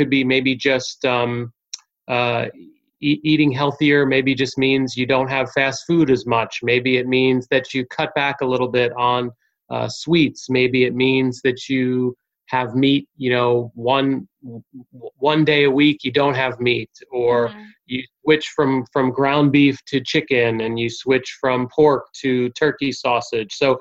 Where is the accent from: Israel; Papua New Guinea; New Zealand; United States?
United States; New Jersey; moved away as an adult; now in Atlanta, United States; I'm originally from New Jersey. I went to school in North Carolina at Wake Forest. So I kind of slowly started heading down south and ended up, you know, down in Atlanta.